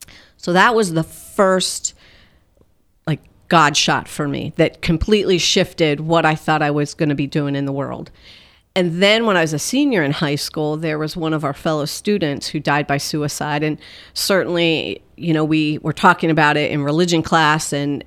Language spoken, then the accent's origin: English; Pennsylvania, United States; I'm from Pennsylvania, so I went to Trinity High School. Shout out to Trinity.